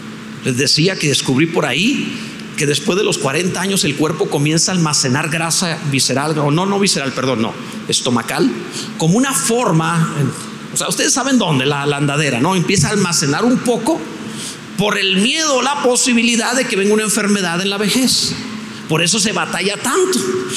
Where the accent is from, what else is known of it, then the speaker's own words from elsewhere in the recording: Mexico; Somos mexicanos y nos gusta comer.